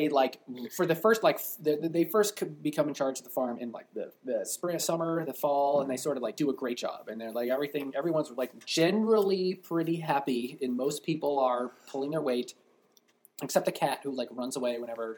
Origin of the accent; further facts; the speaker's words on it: New Hampshire, United States; Yeah, I'm from New Hampshire.